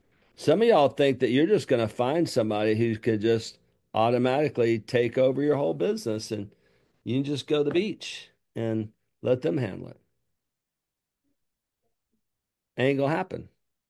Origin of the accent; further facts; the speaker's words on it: Alabama, United States; Listen, I'm from Lower Alabama. I'm not that sharp sometimes, but I got something going.